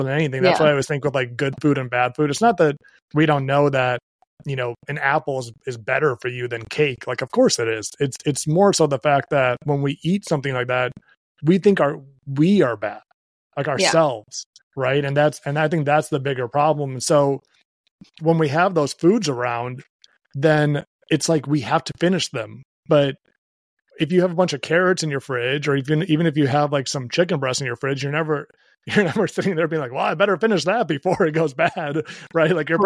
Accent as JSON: {"language": "English", "country": "Belarus", "moved": "yes", "said": "I feel that growing up to an extreme because, again, like my parents immigrated, we immigrated here from Belarus."}